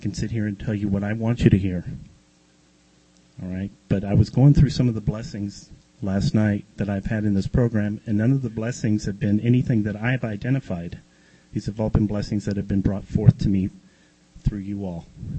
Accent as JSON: {"language": "English", "region": "New York", "country": "United States", "said": "I'm from New York. I didn't have any friends here."}